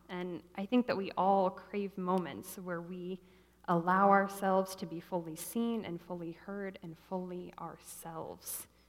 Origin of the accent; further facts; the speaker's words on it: Midwest, United States; I'm from the Midwest. People here are very friendly.